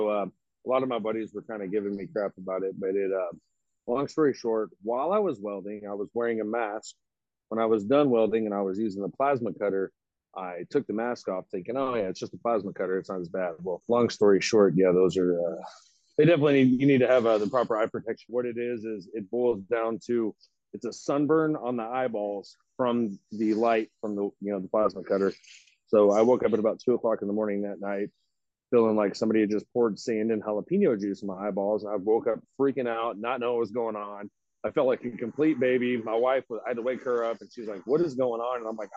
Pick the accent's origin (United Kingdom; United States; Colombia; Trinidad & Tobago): United States; Fort Worth, Texas; No, I'm actually from Fort Worth